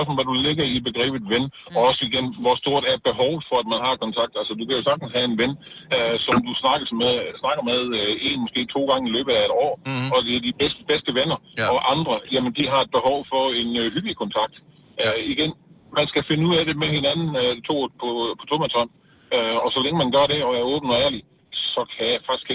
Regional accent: Region of Southern Denmark, Denmark; jeg er sønderjyde

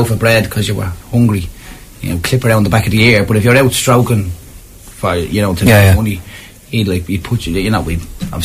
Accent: Ulster, Ireland; Myself, I'm from Donegal.

